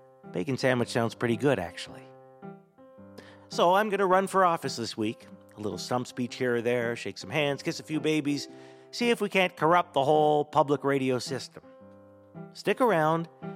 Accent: Canada; I'm from Canada, where they still have the Queen on the dollar.

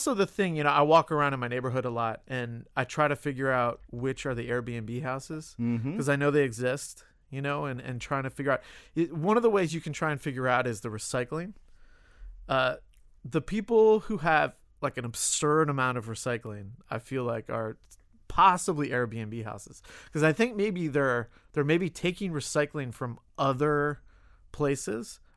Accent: Boca Raton, Florida, United States; born and raised in Boca. Could not wait to leave South Florida.

